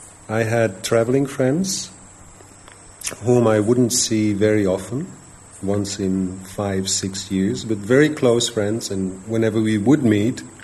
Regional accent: Netherlands; moved away; I'm from Holland, and I came here 20 years ago.

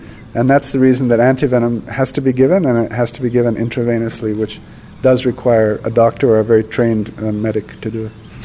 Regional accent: India; growing up in India, you quickly learn that it's easy for us to say, yeah, you should like snakes

